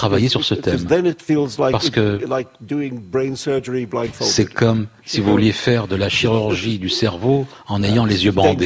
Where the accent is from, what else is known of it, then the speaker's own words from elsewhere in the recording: Mumbai, Maharashtra, India; après les attaques terroristes à Bombay, c'est ma ville natale.